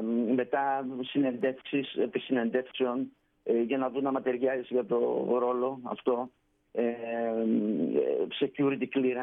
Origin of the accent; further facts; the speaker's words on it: Greece; Εμείς σαν Έλληνες δεν έχουμε πρόβλημα. Εμείς μπορούμε να τα καταφέρουμε αυτά.